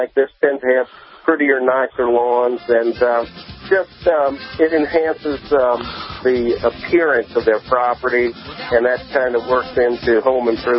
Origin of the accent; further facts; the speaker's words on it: New Orleans, Louisiana, United States; now in Destrehan, United States; Correct. I grew up in New Orleans, and I currently live in Destrehan, right outside of New Orleans.